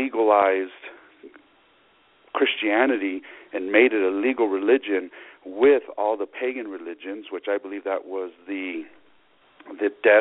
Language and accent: English; United States; I am an American. I live in America. I live in Albuquerque, New Mexico.